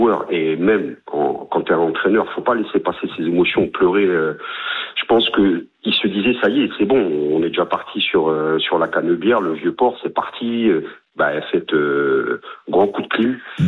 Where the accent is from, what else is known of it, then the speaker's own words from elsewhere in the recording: Marseille, Provence-Alpes-Côte d'Azur, France; en tant que Marseillais, je te kiffe